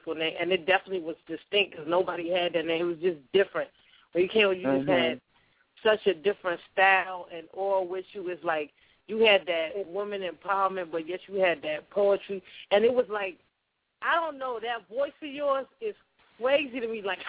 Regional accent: Nigeria; I'm Nigerian, and, like, I was born into the Muslim culture

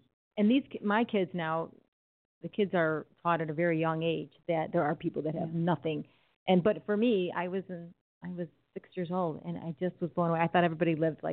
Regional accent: Chicago, Illinois, United States; they were the same countertops I had growing up on Roscoe in Chicago, and I love them.

